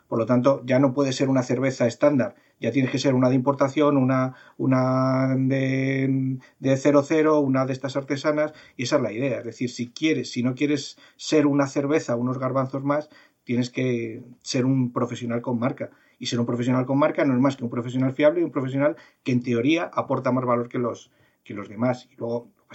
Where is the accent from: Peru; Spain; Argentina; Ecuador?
Spain; Community of Madrid; also born or lived in Alicante; Yo vivo en Madrid, pero soy medio madrileño, medio alicantino